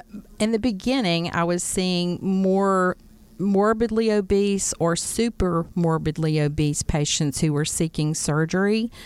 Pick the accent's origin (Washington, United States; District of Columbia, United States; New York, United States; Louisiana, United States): Louisiana, United States; also born or lived in Texas; I was born in Texas, raised in Louisiana